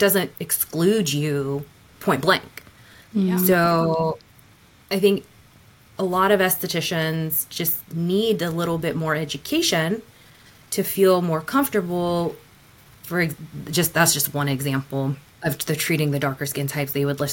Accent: Houston, Texas, United States; I grew up in North Houston, white upper middle class suburbia.

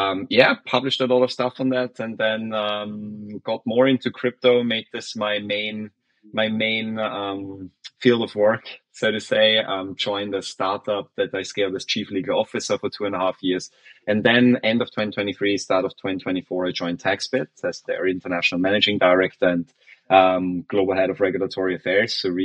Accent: Vienna, Austria; English is a second language; I'm born and raised from Austria. So I'm actually from Vienna.

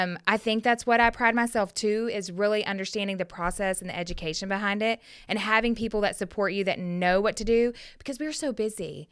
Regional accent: Arlington, Texas, United States; born there; also born or lived in Kansas, United States; So I grew up, I was born in Arlington, Texas. And everybody asks me where I'm from. I'm like, I'm from here. I don't know why I sound like this. I just do. I moved to Kansas

